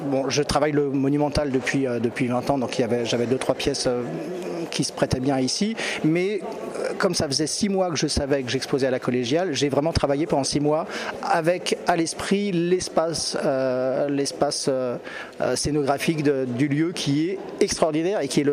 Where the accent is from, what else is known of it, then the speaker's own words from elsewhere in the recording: Île-de-France, France; enfin je suis du Sud-Essonne